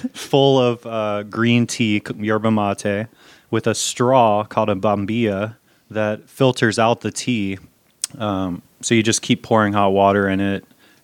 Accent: Atlanta, Georgia, United States; My parents moved out to Vinings, which, you know, 36 years ago was like the countryside.

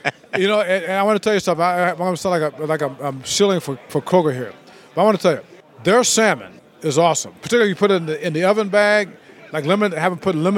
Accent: South Bend, Indiana, United States; When you're born and raised in South Bend, you're not a Notre Dame fan.

